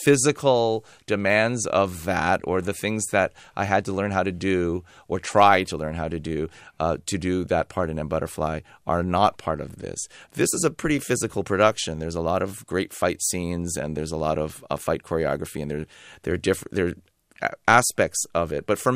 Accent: San Francisco, California, United States; But no, I'm from San Francisco, and I was born and raised here, and very happily so, and very proud to be here to do this play and kind of reconnect with all of my San Francisco roots.

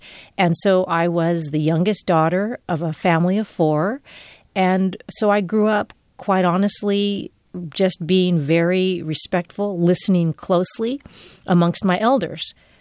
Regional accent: Philippines; I have come to not think of myself as female or as Filipina.

